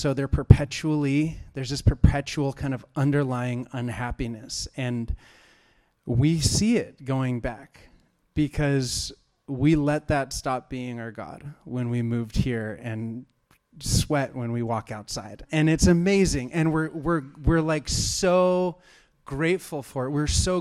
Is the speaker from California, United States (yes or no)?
yes; Santa Barbara, California, United States; I grew up in Santa Barbara, California, and it's right on the coast of California.